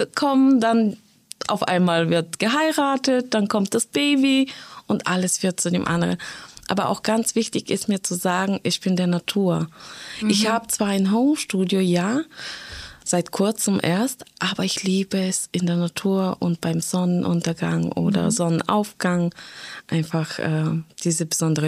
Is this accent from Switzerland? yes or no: no; Bulgaria; ich komme aus Bulgarien und auf Kyrillisch ist es ganz anders